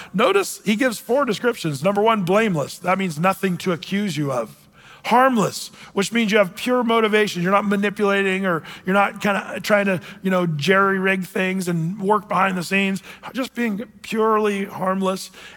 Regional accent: Portland, Oregon, United States; I always say, I'm from Portland, Oregon.

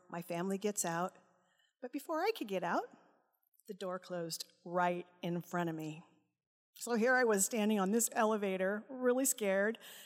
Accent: California, United States; For starters, growing up in California, we did earthquake drills.

